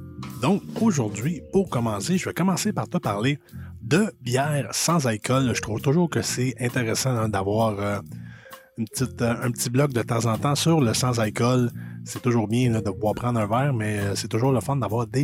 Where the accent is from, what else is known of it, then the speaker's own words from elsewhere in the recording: Farnham, Quebec, Canada; de ma région natale, là, dans les cantons de l'Est, donc dans la ville de Farnham.